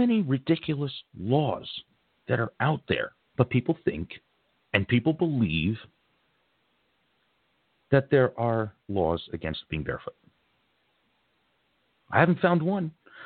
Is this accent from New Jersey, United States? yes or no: yes; Caldwell, New Jersey, United States; In Caldwell, New Jersey, I grew up near Caldwell. I know exactly where this place is.